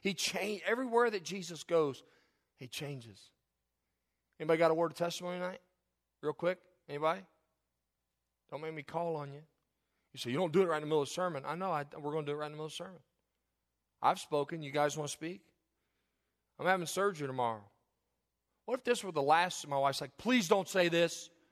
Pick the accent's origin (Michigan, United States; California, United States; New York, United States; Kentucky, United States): Kentucky, United States; born there; I was born in the South, Kentucky.